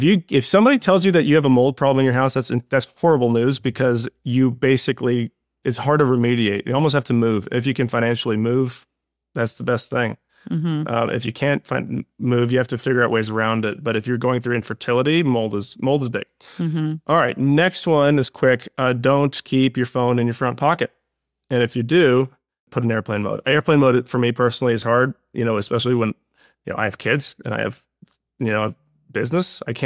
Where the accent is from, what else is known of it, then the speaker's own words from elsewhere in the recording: Florida, United States; I grew up in Florida